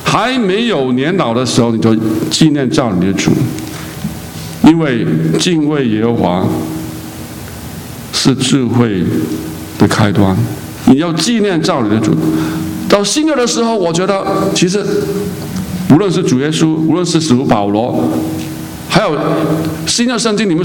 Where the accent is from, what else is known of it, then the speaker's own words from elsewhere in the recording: Hong Kong; 我是从在香港长大的，我看香港的情况实在很混乱。